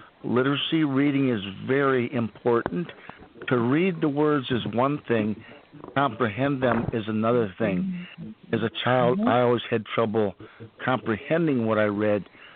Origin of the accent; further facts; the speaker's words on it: Vermilion, Ohio, United States; Hi, everybody. … from Vermilion, Ohio.